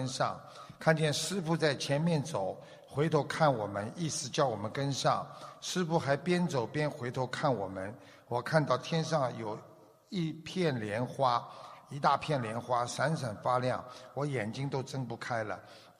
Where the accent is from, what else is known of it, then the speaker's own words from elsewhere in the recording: Shenzhen, Guangdong, China; 我是来自深圳的弟子